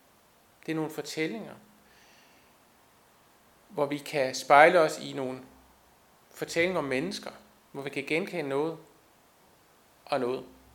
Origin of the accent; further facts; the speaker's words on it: Østermarie, Capital Region of Denmark, Denmark; jeg voksede op i Østermarie